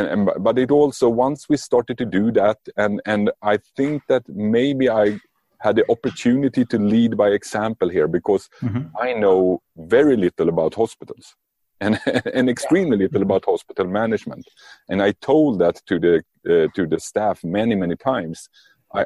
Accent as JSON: {"language": "English", "country": "Sweden", "second_language": "English", "said": "So, because I'm from Sweden, we are basically a socialist country"}